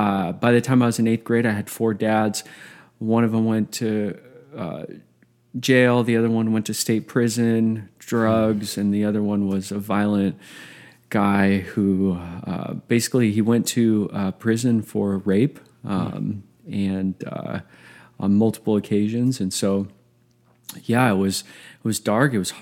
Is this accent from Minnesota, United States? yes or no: no; Oregon, United States; Growing up, I grew up in Southern Oregon in a broken home, really dysfunctional, saw a lot of trauma growing up